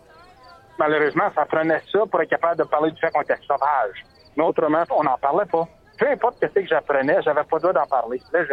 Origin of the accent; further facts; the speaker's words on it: Chelmsford, Ontario, Canada; also born or lived in Ottawa; Je suis né à Ottawa, mais à l'âge de 6 mois, j'ai déménagé. J'étais rendu à Chelmsford, à Zilda. On connaît ça comme Rayside Balfour, mais à Zilda, c'est vraiment le petit village où j'ai grandi, qui est à l'extérieur de Sudbury.